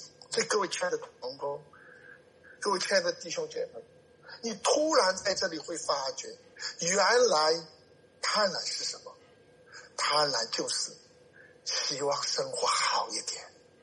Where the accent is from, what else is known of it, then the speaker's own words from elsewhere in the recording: China; 读到这里啊，我们中国人啊